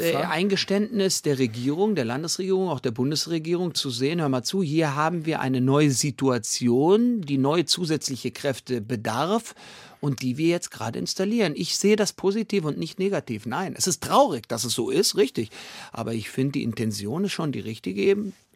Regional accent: Frankfurt, Hesse, Germany; mit der Bedrohung bin ich in Frankfurt aufgewachsen, 74 geboren.

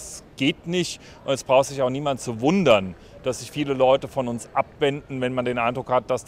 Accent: Giessen, Hesse, Germany; Da, wo ich herkomme, aus der Gießener Nordstadt, gibt es einfache Regeln.

